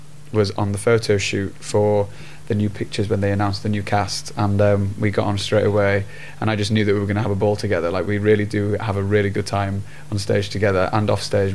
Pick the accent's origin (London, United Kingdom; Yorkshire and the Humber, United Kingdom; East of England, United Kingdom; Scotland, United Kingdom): Yorkshire and the Humber, United Kingdom; Sheffield; So I did lots of things growing up in Sheffield.